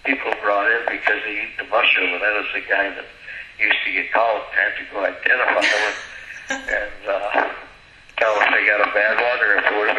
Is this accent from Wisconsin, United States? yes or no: yes; Wisconsin, United States; We moved around, but I've lived in Altoona for a little while, just outside of Eau Claire.